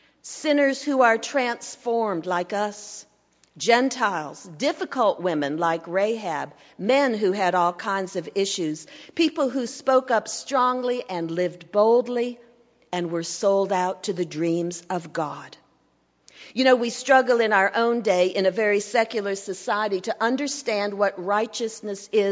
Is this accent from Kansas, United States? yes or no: yes; Mentor, Kansas, United States; I came from Mentor, Kansas, population 100.